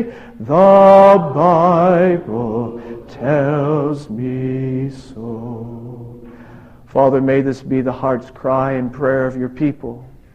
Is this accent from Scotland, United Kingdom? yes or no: yes; Scotland, United Kingdom; I love the Scottish theologians. I'm Scottish, so I think they're the best.